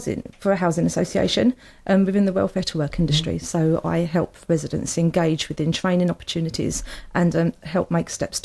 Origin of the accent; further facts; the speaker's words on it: South East England, United Kingdom; born there; I'm 42, live in Kent. I was born in Kent as well.